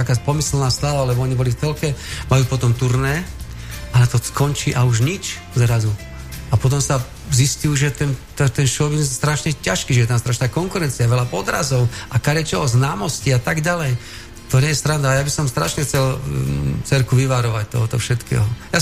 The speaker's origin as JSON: {"language": "Slovak", "town": "Martin", "region": "Žilina Region", "country": "Slovakia", "said": "Ja som rád Martinčan, som hrdý a je to kľudné mesto, kde je úžasná príroda, Turiec je nádherný."}